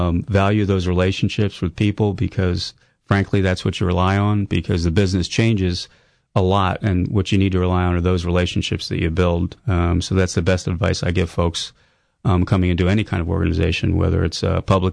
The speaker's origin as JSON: {"language": "English", "region": "New Jersey", "country": "United States", "tie": "born or raised there", "said": "I grew up in New Jersey, pretty much a blue-collar, ethnic Italian family. I spent my summers putting in curbs and sidewalks"}